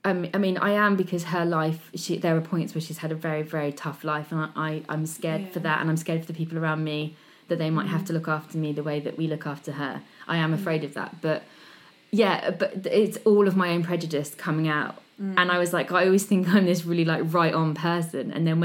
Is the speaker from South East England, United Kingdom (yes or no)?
yes; South East England, United Kingdom; I'm from Hampshire. I sound posh. I'm white. I grew up with people who are very wealthy. I went to state school